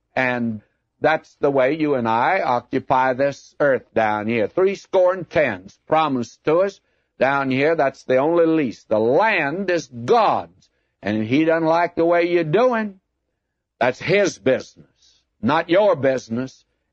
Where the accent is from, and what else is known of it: United States